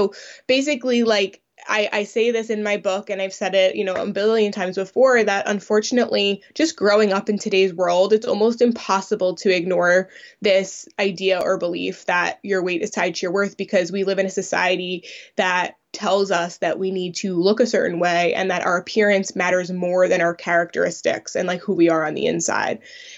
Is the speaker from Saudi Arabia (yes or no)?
no; United States; I'm from the United States, and growing up, I was born in 1990.